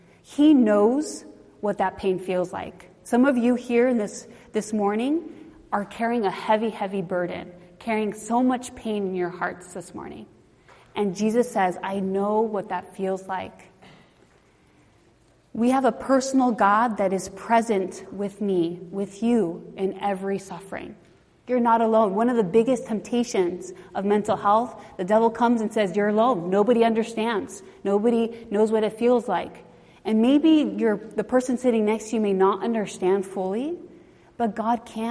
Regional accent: Loma Linda, California, United States; And I'm from Loma Linda, which has a lot of young adults, Adventist young adults.

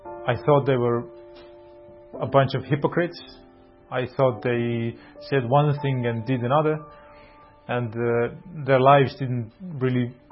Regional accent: Tartu, Tartu County, Estonia; English is a second language; also born or lived in Tallinn; For the first seven years of my life, I grew up in Tallinn, the capital of Estonia. And after that, we moved to Tartu, which is the second biggest town.

